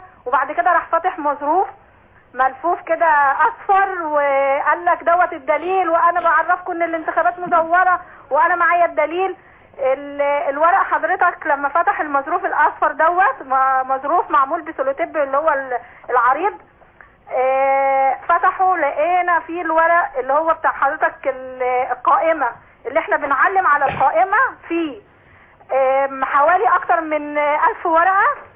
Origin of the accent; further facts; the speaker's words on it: Alexandria, Alexandria Governorate, Egypt; من اسكندرية.